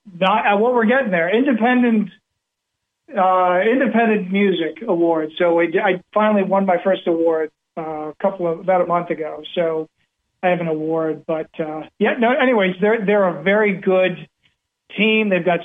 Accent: Halifax, Nova Scotia, Canada; born there; Yeah, well, I was born in Canada. I was born in Halifax, Canada, in Nova Scotia.

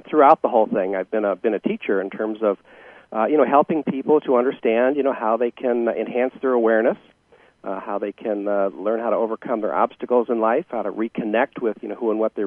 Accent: Wisconsin, United States; Well, I'm from Wisconsin.

